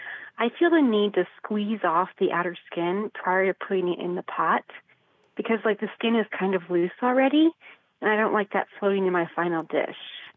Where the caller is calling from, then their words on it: Blandon, Pennsylvania, United States; Blandon, Pennsylvania.